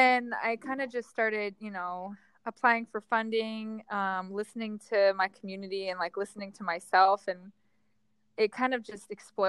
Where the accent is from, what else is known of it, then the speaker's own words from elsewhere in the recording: Tucson, Arizona, United States; also born or lived in New York; now in Phoenix, United States; I was born in New York originally, moved to Tucson, Arizona.